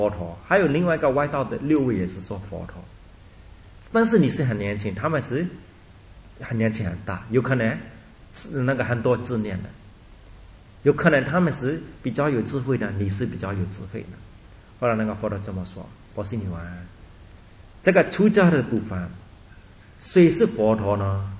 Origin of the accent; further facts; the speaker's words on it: Myanmar; 我们缅甸人的兄弟